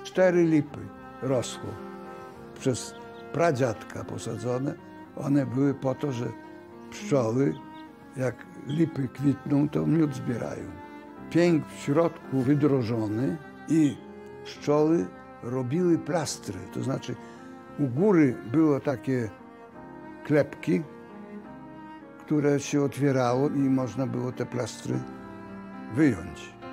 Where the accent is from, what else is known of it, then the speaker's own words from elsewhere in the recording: Khvoyanka, Rivne Oblast, Ukraine; urodziłem się na Wołyniu 26 maja 1932 roku. Pochodzę z Chwojanki, gmina Ludwipol, powiat Kostopol. Miejscowość to była wioska, taka gdzieś, ja wiem, około 50 chyba numerów. Dom był jeden z lepszych we wsi